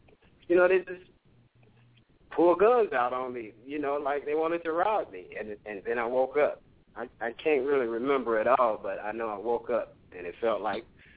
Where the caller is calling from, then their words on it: Birmingham, Alabama, United States; Well, I'm in Birmingham, but I got a 219 area code.